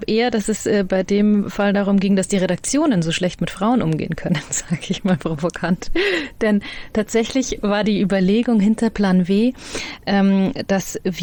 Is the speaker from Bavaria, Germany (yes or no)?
yes; Freilassing, Bavaria, Germany; accent: Bavarian; Interessanterweise kann ich Dialekt nur, wenn mein Gegenüber auch Dialekt spricht. Dann falle ich ins Bayerische, sonst kann ich das gar nicht.